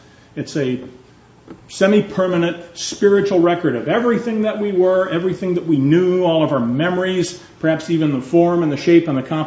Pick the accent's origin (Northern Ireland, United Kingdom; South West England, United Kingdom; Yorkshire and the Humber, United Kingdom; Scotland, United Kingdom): Scotland, United Kingdom; Greenock; born there; I was born in Scotland. We lived in Scotland.